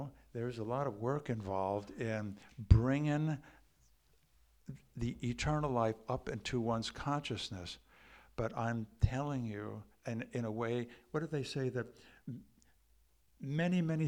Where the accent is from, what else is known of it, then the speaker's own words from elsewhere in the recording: United States; I'm an American. I'm in Mexico. I'm in Honduras. I'm in Azerbaijan, but I'm an American.